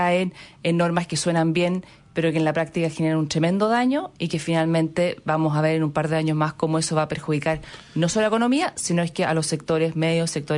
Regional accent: Chile; Que todos somos todos los chilenos

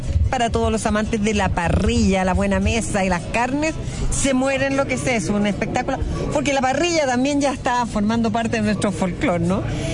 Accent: Rancagua, O'Higgins, Chile; Rancagua es el cielo. Y yo que soy de Rancagua estoy tan feliz.

